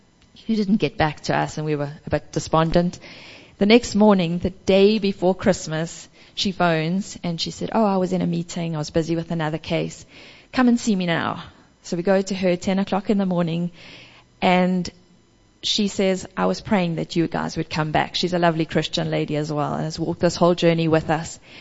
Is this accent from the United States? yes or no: no; South Africa; now in Papua New Guinea; We're sitting in Papua New Guinea, but we're South African citizens.